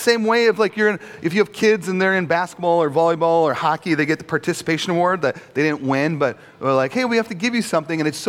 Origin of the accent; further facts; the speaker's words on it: Cloquet, Minnesota, United States; born there; Like, I was born in Cloquet, Minnesota.